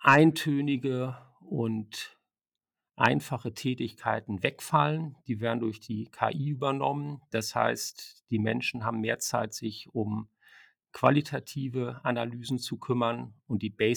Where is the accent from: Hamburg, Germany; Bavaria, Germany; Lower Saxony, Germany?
Hamburg, Germany; born there; now in Butzbach, Germany; gebürtig in Hamburg, bin inzwischen seit knapp 30 Jahren hier in der Frankfurter Region beheimatet. Wir leben in Butzbach